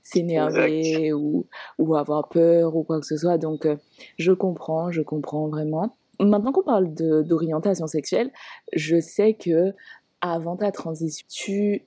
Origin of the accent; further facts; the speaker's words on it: Guadeloupe; personnellement en tant que Guadeloupéenne